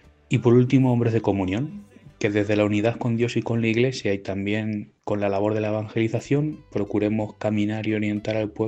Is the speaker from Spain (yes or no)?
yes; Campo de Criptana, Castilla-La Mancha, Spain; soy natural de Campo de Cristana y nací el 20 de agosto de 1990